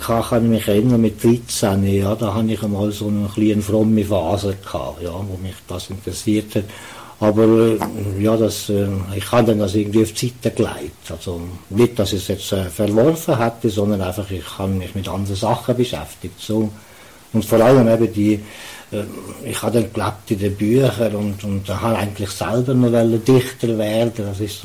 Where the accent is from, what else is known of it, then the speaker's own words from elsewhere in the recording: Valais, Switzerland; ich bin der Zweitälteste, ja, nach mir sind also noch 4 gekommen. Aber wir sind aufgewachsen im Wallis, im Nates, im ganz katholischen Gebiet. Und da ist das Katholische ist für mich so etwas Selbstverständliches von Anfang an.